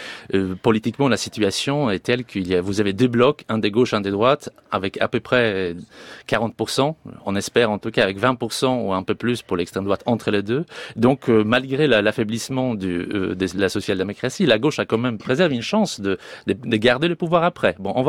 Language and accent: French; Sweden; French is a second language; J'ai grandi en Suède des années 80. On était 8 millions à l'époque.